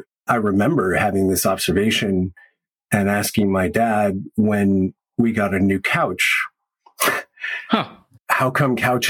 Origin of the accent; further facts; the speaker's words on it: California, United States; Yeah, so I grew up in the United States in Southern California, and I went to college at the United States Merchant Marine Academy at Kings Point in New York.